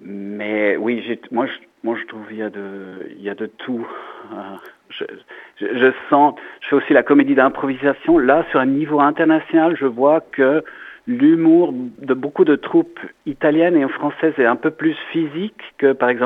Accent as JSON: {"language": "French", "region": "German-speaking Switzerland", "country": "Switzerland", "said": "chez nous, en Suisse alémanique"}